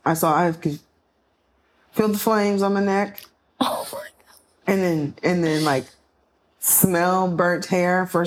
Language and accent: English; Texas, United States; Because I'm from Texas, damn it. And everything in Texas is big, okay?